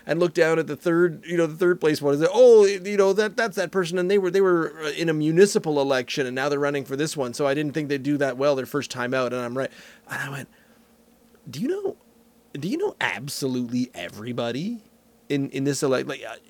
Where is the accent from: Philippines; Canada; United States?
Canada; that's not just because I'm Canadian. It's mostly because I'm Canadian.